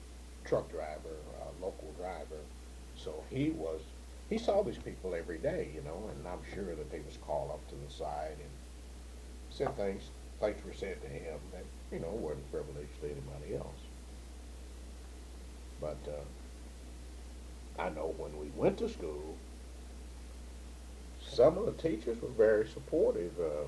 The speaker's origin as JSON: {"language": "English", "town": "Columbia", "region": "Kentucky", "country": "United States", "tie": "born or raised there", "said": "Well, I grew up in Columbia, Kentucky."}